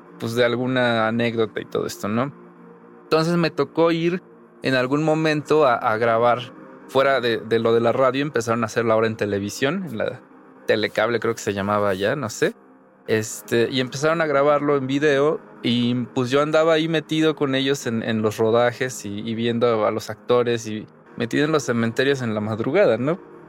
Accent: La Piedad, Michoacán, Mexico; also born or lived in Mexico City / Encarnación de Díaz; Viví mi infancia fuera de la Ciudad de México. Nací aquí, pero vivimos en La Piedad, Michoacán y en Encarnación de Díaz, Jalisco, un pueblito conocido como La Chona.

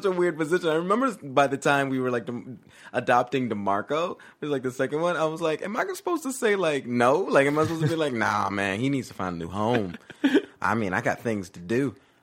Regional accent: Georgia, United States

